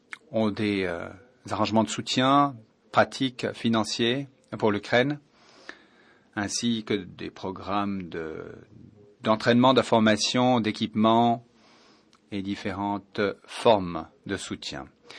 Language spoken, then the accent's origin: French; Montenegro; French is a second language; Je viens du Monténégro et c'est le journal Dan.